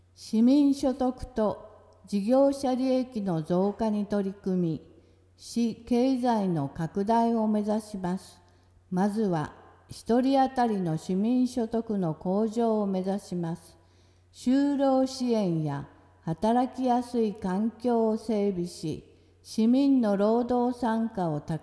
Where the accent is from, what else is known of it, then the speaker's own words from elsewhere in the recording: Uki, Kumamoto, Japan; 私は宇城市に生まれ、宇城市で育ち、宇城市で生活してまいりました。